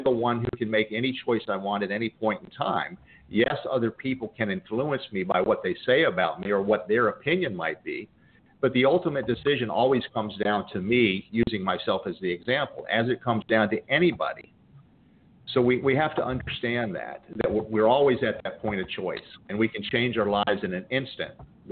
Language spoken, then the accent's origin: English; Buffalo, New York, United States; born there; here I was born in Buffalo, New York. I'm white. I'm middle class.